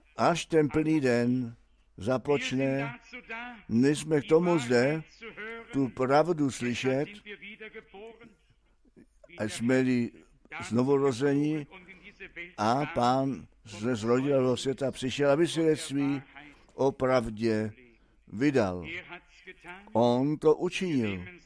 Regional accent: Germany; Já, jako ještě Němec, jako od přírody, až nahoru zasměrovaný, začal jsem tleskat do rukou, nemohl jsem už přestat.

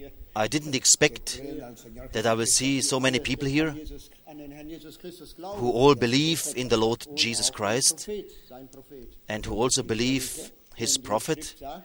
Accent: Paraguay; I'm from Paraguay.

